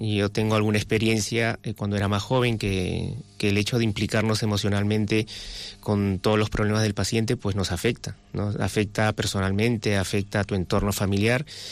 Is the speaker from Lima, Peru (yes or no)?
yes; Lima, Peru; moved away as an adult; now in Spain; Soy peruano, nací en Lima.